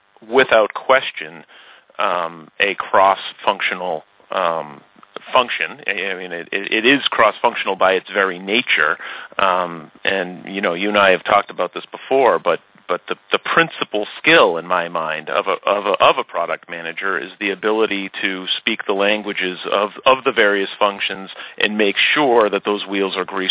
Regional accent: Belmont, Massachusetts, United States; my hometown is Belmont, which is just outside of Boston, about 6 miles from downtown.

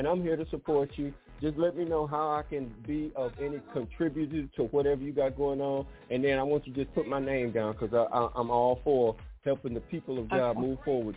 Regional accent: Detroit, Michigan, United States; accent: Detroit; also born or lived in Southern US; That's that Detroit accent, even though I grew up I was born in the South, but I grew up in Detroit.

